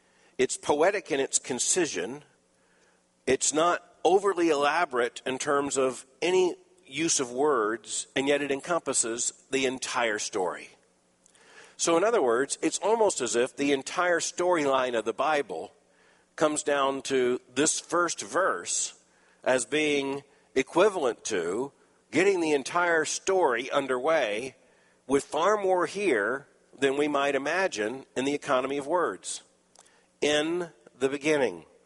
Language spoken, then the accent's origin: English; Lakeland, Florida, United States; born there; Well, I was born in Lakeland, Florida, October the 19th, 1959.